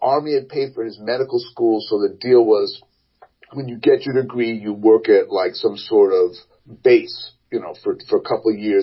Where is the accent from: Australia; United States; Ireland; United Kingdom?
United States; Berkeley, California; No, I'm from Berkeley, California, and we didn't have marching bands because marching bands were seen as militaristic.